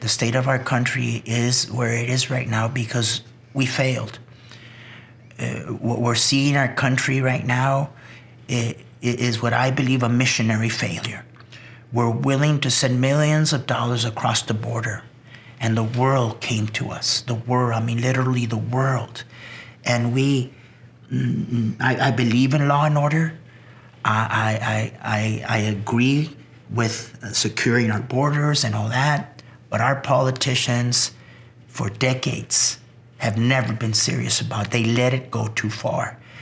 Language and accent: English; El Paso, Texas, United States; born there; And I was actually born in El Paso, Texas.